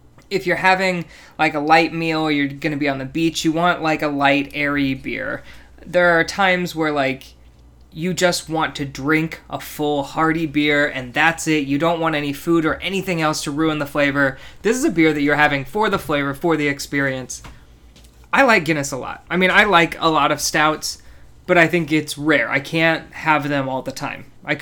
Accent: Missouri, United States; I grew up in Missouri, and for the people who don't know, especially the people who live in the UK, Missouri is the home of Budweiser.

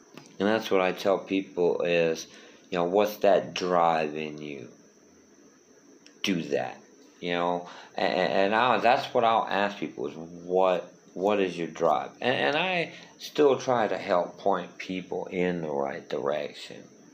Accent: Houma, Louisiana, United States; also born or lived in Thibodaux; now in Baton Rouge, United States; I want to be a voice for the Bayou community that I grew up on in Lafourche and Terrebonne Parish, Thibodaux, and Houma, Louisiana.

